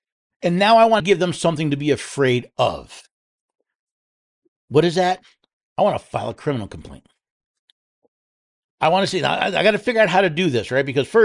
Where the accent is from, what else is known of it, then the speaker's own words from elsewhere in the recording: New York, United States; moved away; Because I am a refugee from New York State. I was born and raised there.